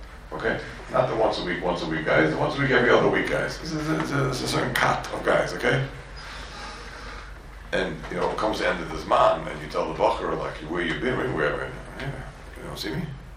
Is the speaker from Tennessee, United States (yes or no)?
no; Borough Park, New York, United States; And I'm sorry, I'm Hungarian from Borough Park. We never do wrong.